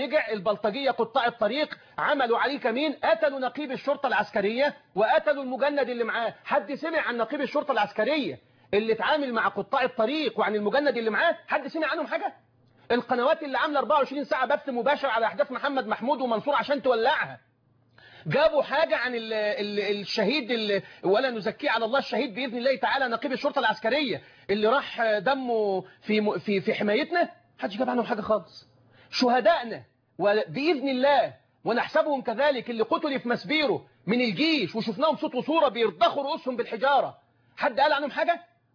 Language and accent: Arabic; Egypt; اللهم احفظ بلدنا مصر